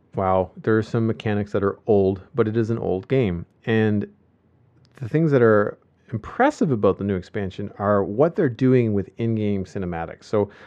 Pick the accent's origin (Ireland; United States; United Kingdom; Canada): Canada; And for those of you that don't know, we're Canadian.